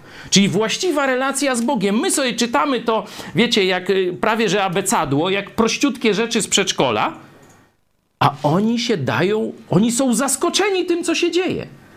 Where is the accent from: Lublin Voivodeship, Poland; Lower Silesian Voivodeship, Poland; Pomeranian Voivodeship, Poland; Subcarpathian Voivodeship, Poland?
Lublin Voivodeship, Poland; Lublin; znamy te klimaty mniej więcej, też jesteśmy z Lublina